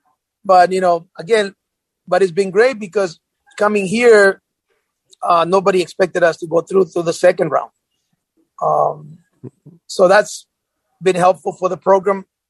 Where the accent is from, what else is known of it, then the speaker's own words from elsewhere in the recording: El Salvador; I'm from El Salvador